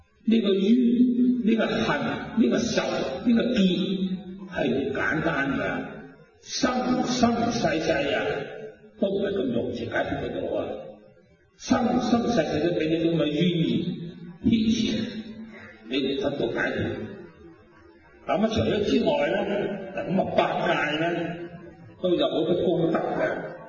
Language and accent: Cantonese; China; 我哋中国人嘅人种啊，每样家高唔大啊